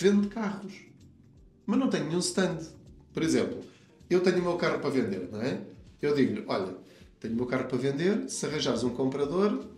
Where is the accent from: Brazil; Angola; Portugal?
Portugal; Covilhã, Castelo Branco; Eu cresci numa aldeia no Sopé da Serra da Estrela, em Pulul, Conselho da Covilhã.